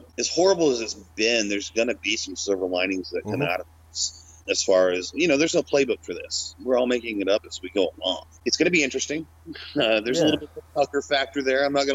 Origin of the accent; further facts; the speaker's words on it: Dallas, Texas, United States; I was born and raised in Dallas, Texas. Went to Baylor University in Waco.